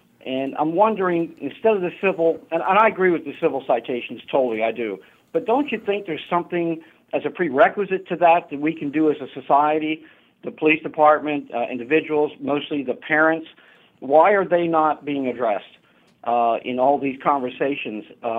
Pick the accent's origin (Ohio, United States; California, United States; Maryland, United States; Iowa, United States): Maryland, United States; Baltimore; now in Jacksonville, United States; I grew up in Baltimore. I saw what happened, was very disturbed by it. I'm wondering, I grew up in the inner city